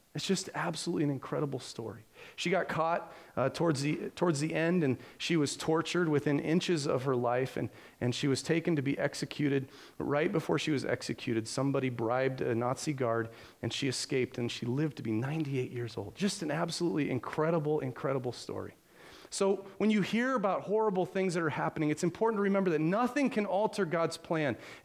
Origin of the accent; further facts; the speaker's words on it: Ione, United States; it'd kind of be like growing up in Ione. Now, people, don't misunderstand me. I love Ione. I've always enjoyed Ione. I loved it when I moved here. I was glad to leave, but I'm really glad to be back. This is home.